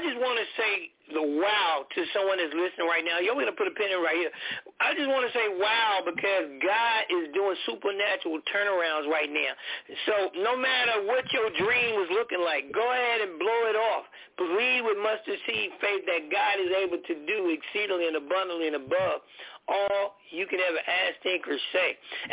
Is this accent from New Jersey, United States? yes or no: yes; Englewood, New Jersey, United States; That's where I'm from. I'm from Englewood.